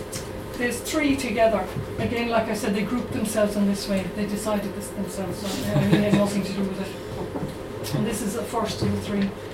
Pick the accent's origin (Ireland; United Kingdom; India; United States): Ireland; Millstreet, Munster; I'm from Mill Street, County Cork originally, so I'm a Cork woman. And where I grew up, we went swimming in the Black Water, which was about a mile and a half, I suppose, from our house. There were 7 in the family.